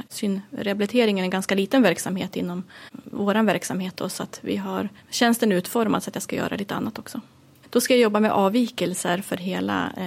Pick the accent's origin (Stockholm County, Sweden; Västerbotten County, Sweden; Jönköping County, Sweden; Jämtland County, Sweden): Jämtland County, Sweden; Bräcke; moved away as an adult; now in Sundsvall, Sweden; Jag är född i Jämtland i en liten ort som heter Bräcke, så jag flyttade hit efter gymnasiet.